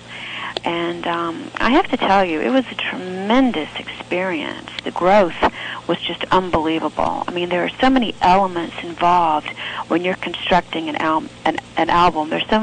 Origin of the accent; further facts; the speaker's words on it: Atlanta, Georgia, United States; You know, I grew up in Atlanta, Georgia, and music was very important in our household.